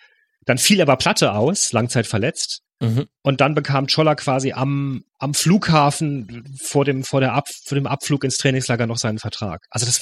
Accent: Freiburg, Baden-Württemberg, Germany; ich kenne Höhn natürlich als Freiburger

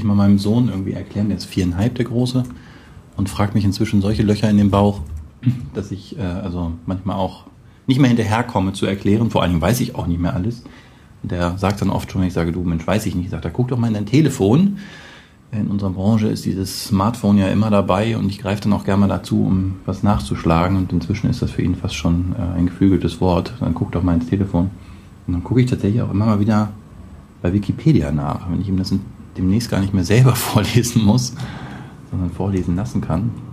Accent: Braunschweig, Lower Saxony, Germany; Ja, ich komme aus Braunschweig.

